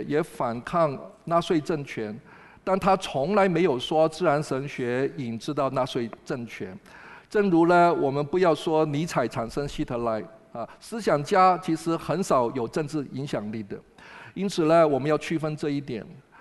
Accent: Hong Kong; 你自己一直就是做我们香港人所讲的键盘战士

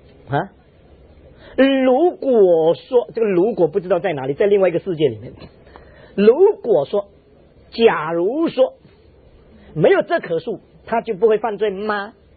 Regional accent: China; 我们中国人对中字要特别有敏感

